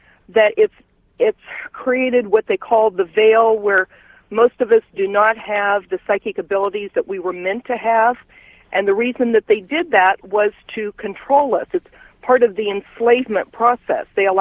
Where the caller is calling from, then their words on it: Kansas City, Missouri, United States; I'm calling from Kansas City, Missouri.